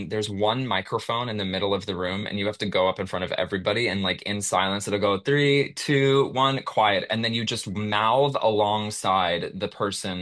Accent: San Jose, California, United States; also born or lived in Boston; I was born in Boston and my extended family is all there, but I grew up mostly near like San Jose, like Bay Area, San

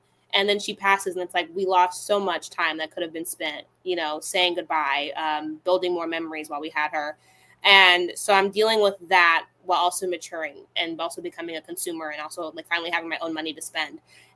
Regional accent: Chicago, Illinois, United States; I mean, growing up in Chicago, it's a very heavily Mexican city and population.

